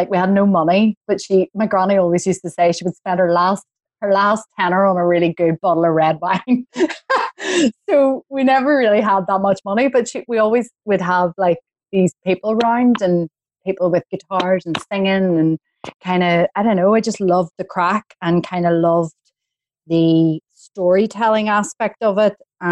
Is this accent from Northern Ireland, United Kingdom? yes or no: yes; Coleraine, Northern Ireland, United Kingdom; born there; I was born in Coleraine and there was a regional theatre there called the Riverside